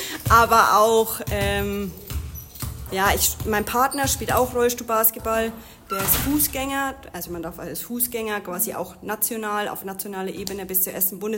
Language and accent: German; Amberg, Bavaria, Germany; Ich komme aus Amberg. Ich bin 34 Jahre alt